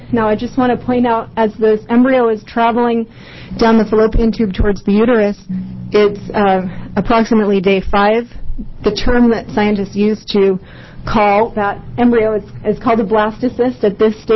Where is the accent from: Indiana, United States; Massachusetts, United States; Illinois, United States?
Massachusetts, United States; also born or lived in Washington; I hail from Massachusetts, where I went through the public school system, graduated first in my class